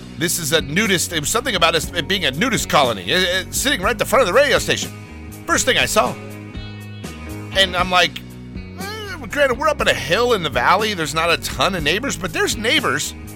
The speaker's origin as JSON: {"language": "English", "town": "Los Angeles", "region": "California", "country": "United States", "tie": "born or raised there", "said": "Yeah, well, that's because I grew up in Los Angeles."}